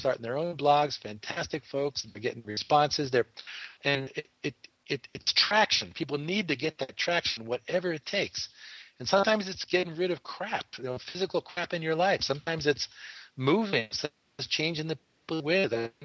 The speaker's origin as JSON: {"language": "English", "region": "East Coast", "country": "United States", "tie": "born or raised there", "said": "I was raised in the East Coast. I wanted to go to the West Coast, see what was going on."}